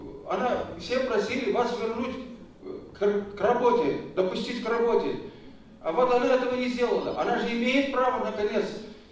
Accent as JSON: {"language": "Russian", "town": "Chelyabinsk", "region": "Chelyabinsk Oblast", "country": "Russia", "said": "я из Челябинска, но и все соседи это подтвердят."}